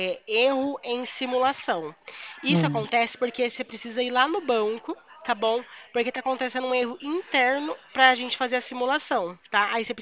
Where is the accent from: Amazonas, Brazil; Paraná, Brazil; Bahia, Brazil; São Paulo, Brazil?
São Paulo, Brazil; Ribeirão Preto; eu sou de Ribeirão Preto.